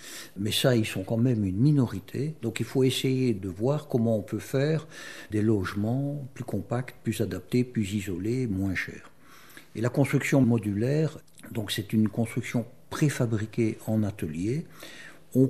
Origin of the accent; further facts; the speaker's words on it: Wallonia, Belgium; Oui, c'est ma région natale.